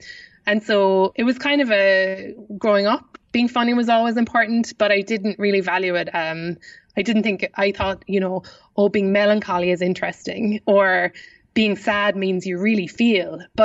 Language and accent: English; Kansas City, Missouri, United States; I can't. I really can't. I'm from Kansas City.